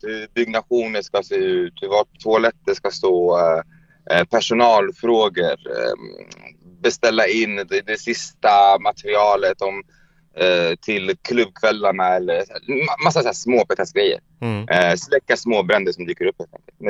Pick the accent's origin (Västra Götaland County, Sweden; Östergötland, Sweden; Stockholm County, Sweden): Stockholm County, Sweden; Hagsätra; hon är från Farsta, jag är från Hagsätra.